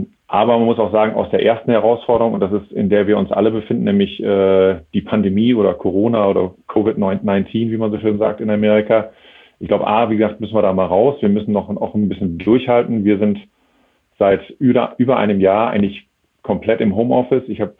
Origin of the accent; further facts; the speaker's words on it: Essen, North Rhine-Westphalia, Germany; Ich bin gebürtiger Essener, bin also aufgewachsen im schönen Ruhrgebiet, vermisse das auch immer noch ein bisschen.